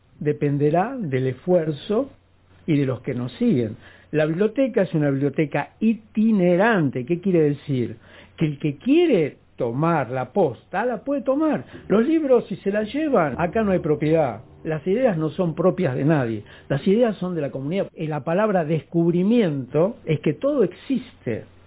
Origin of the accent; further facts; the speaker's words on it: Trentino-Alto Adige, Italy; Yo vengo del Sud Tirol.